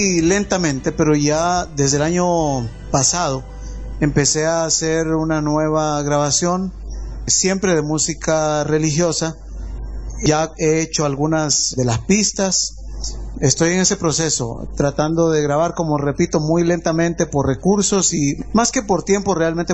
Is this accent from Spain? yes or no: no; Honduras; Para nosotros es también, como hondureño, es una oportunidad para trascender fronteras